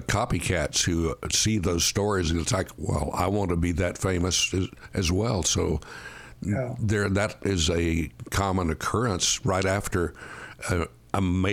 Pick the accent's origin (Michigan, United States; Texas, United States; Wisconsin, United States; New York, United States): Texas, United States; A number of times, actually, growing up in Texas.